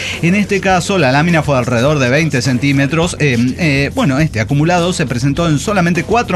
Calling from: Arlington, United States; de Arlington, USA.

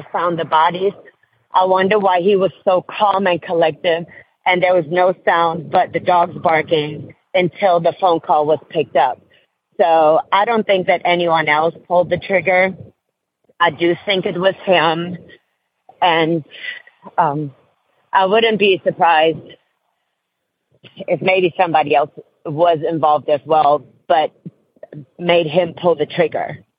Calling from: Atlanta, Georgia, United States; I'm calling from Atlanta, Georgia

